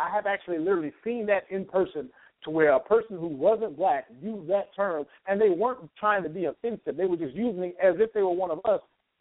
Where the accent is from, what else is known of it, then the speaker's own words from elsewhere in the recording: Austin, Texas, United States; I was born in Austin, Texas, and I know when we were coming up, if you looked anything Hispanic, you were a Mexican.